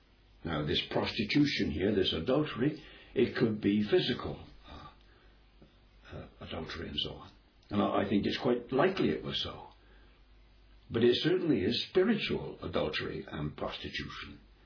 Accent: England, United Kingdom; In the past, in my country, I'm an Englishman

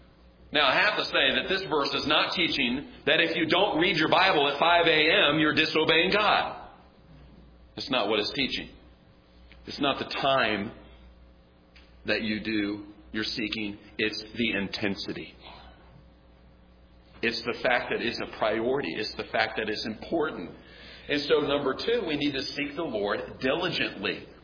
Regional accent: Kansas City, Missouri, United States; I am from Kansas City, Missouri, and the Kansas City Royals are in the World Series.

